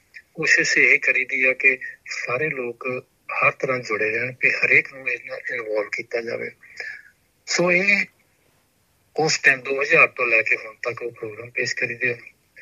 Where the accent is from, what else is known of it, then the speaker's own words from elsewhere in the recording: Punjab, India; ਆਪਣਾ ਪਿੰਡ ਹੈਗਾ ਜਲੰਧਰ ਜ਼ਿਲ੍ਹੇ ਦੇ ਵਿੱਚ ਕਪੂਰ ਪਿੰਡ ਤੋਂ ਪੰਜਵੀਂ ਤੱਕ ਪੜ੍ਹੇ, ਤੇ ਲਾਗੇ ਪਿੰਡ ਜੰਡ ਸਿੰਘ ਆ ਉੱਥੇ ਜਨਤਾ ਹਾਈ ਸਕੂਲ 'ਚ ਦਸਵੀਂ ਤੱਕ ਪੜ੍ਹੇ, ਉਹ ਤੋਂ ਅੱਗੇ ਫਿਰ ਜਲੰਧਰ ਦੇ ਵਿੱਚ ਆਣ ਕੇ ਸਿਵਲ ਇੰਜੀਨੀਅਰਿੰਗ ਕੀਤੀ